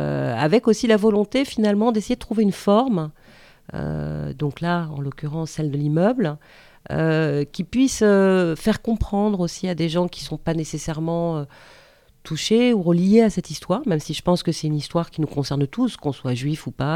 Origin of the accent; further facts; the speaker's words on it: Paris, Île-de-France, France; Je suis parisienne, donc ces immeubles, c'est un petit peu ma compagnie intime depuis que je suis petite.